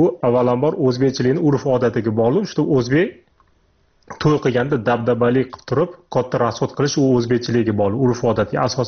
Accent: Tashkent, Uzbekistan; now in Moscow, Russia; Moskvada men o'zim biznesim bilan shug'ullanaman. O'zim shaxsan Toshkent shahridanman. Toshkentlikman

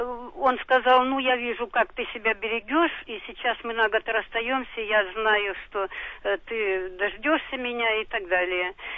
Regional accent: Crimea, Ukraine; Я из Крыма, там татары живут.

